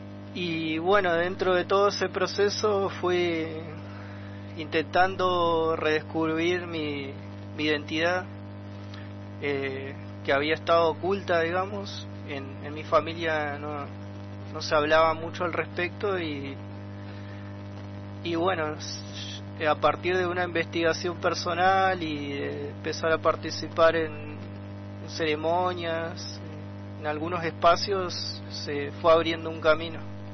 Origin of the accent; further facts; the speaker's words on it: Balcheta, Río Negro, Argentina; born there; nací en Balcheta, en la línea sur de Río Negro, lo que antiguamente era un camino transitado por los Gununa Cuna, o llamados Tehuelches, también mapuche.